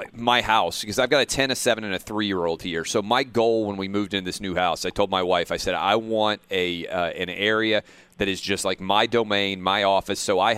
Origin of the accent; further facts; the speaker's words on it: New York, United States; As a New Yorker